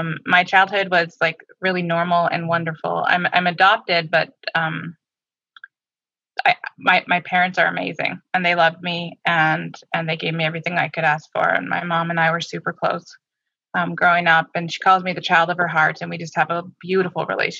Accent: Canada; I'm Canadian.

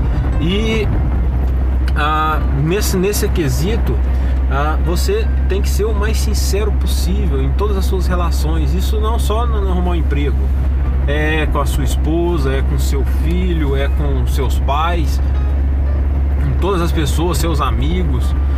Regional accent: Uberlândia, Minas Gerais, Brazil; porque eu sou daqui de Uberlândia.

